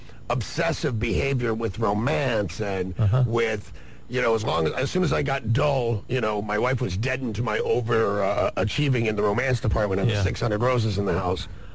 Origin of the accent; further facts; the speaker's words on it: Australia; I see, I'm Aussie.